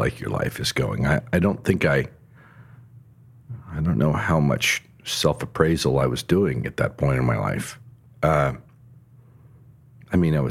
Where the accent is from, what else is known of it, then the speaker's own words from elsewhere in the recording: Durant, Oklahoma, United States; And I had done one semester of college in my hometown, Durant, Oklahoma, Southeastern Oklahoma State University, where my folks taught.